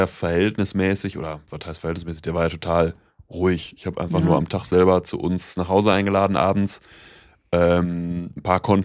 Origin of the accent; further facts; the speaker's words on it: Bocholt, North Rhine-Westphalia, Germany; das war bei uns in Bocholt so das Spaßbad